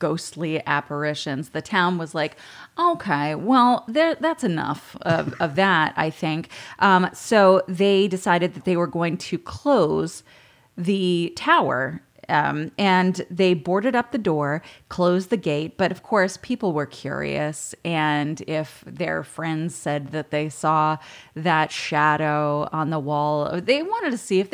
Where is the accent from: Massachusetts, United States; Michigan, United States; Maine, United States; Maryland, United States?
Maine, United States; From my hometown.